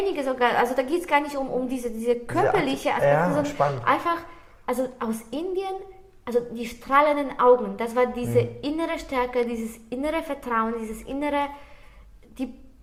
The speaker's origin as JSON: {"language": "German", "country": "Poland", "tie": "born or raised there", "said": "Es ist so, dass wenn ich in Polen, wo ich aufgewachsen bin, habe ich meine Freunde"}